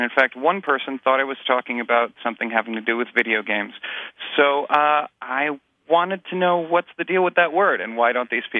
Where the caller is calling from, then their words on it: Los Angeles, California, United States; Hi, Martha. … I'm calling from Los Angeles.